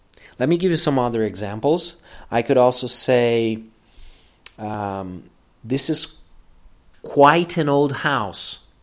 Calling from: Porto Alegre, Rio Grande do Sul, Brazil; English is a second language

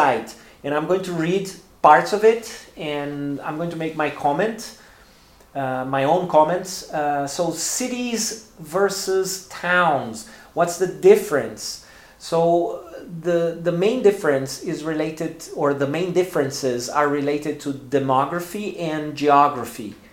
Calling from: Porto Alegre, Rio Grande do Sul, Brazil; English is a second language

